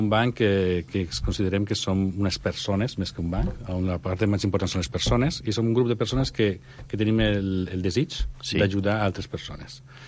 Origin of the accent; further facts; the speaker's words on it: Italy; Catalan is a second language; soc italià, i aquesta és la primera vegada que parlo català.